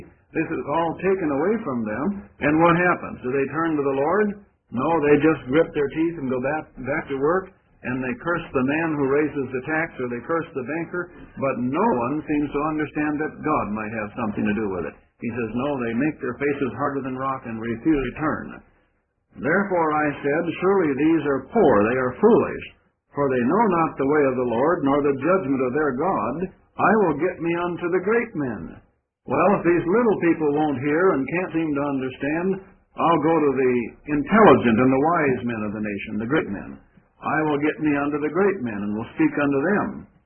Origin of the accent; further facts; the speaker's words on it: Wisconsin, United States; born there; In my own home state where I was born in Wisconsin